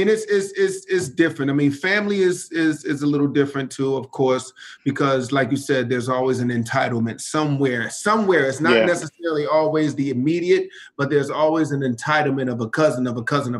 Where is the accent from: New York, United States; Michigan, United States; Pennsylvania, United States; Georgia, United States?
Pennsylvania, United States; Philadelphia; So I'm from Richard Island